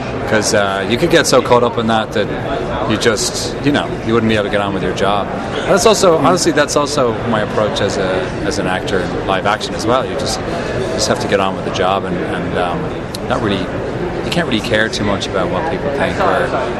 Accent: Sandycove, Leinster, Ireland; I come from a nice town called Sandy Cove, South Dublin.

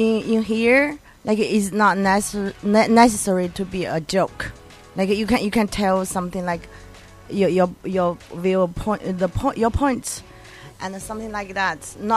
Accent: Beijing, China; now in New York, United States; China. I'm Chinese.

